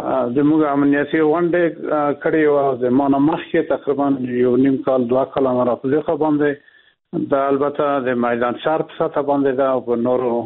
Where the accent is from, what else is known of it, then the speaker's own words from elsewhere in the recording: Afghanistan; موږ د افغانستان خلک یو او د افغانستان نه جزا نه یو